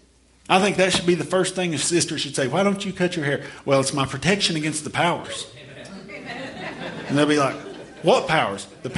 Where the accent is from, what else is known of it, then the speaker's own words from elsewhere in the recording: the South, United States; You know, even though I'm from the South, don't worry, though.